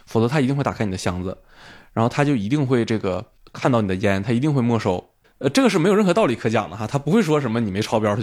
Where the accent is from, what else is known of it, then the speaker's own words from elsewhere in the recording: China; 首先我是一个中国人